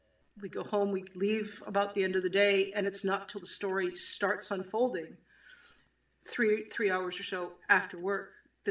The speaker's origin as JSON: {"language": "English", "region": "Illinois", "country": "United States", "tie": "born or raised there", "said": "I grew up in Illinois outside of Chicago"}